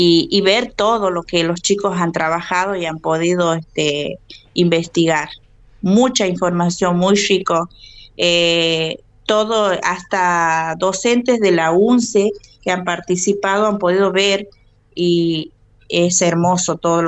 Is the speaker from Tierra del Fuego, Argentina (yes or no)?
no; Weisburg, Santiago del Estero, Argentina; Yo soy de aquí de Weisburg, soy nacida, criada